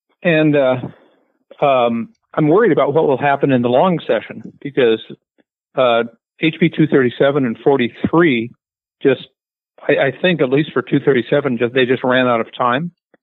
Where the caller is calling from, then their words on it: Albuquerque, New Mexico, United States; I'm from Albuquerque, and I follow the legislation.